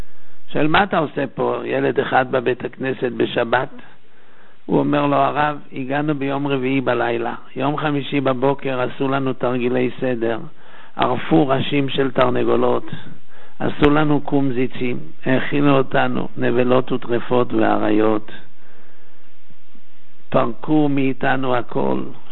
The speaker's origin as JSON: {"language": "Hebrew", "town": "Tel Aviv", "region": "Tel Aviv District", "country": "Israel", "tie": "born or raised there", "said": "אנחנו גדלנו בתל אביב בגיל שנתיים עד 19"}